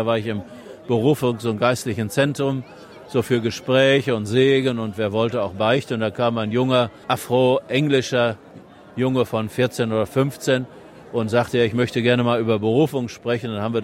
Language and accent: German; North Rhine-Westphalia, Germany; Und wir kommen ja aus Westfalen, da muss man fast die Leute anspringen und schütteln, dass sie reagieren.